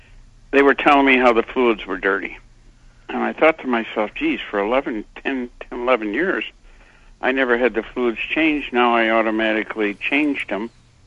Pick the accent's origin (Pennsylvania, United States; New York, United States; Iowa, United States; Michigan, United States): Michigan, United States; Detroit; I come from Detroit, so I know that there are a lot of things that go on.